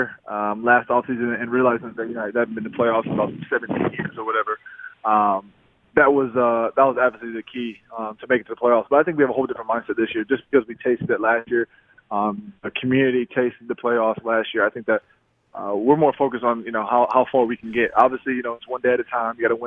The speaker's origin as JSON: {"language": "English", "region": "Ohio", "country": "United States", "lives_now": "Buffalo, United States", "said": "you know, I'm from Ohio. I went to Iowa, played in Green Bay, and I'm in Buffalo."}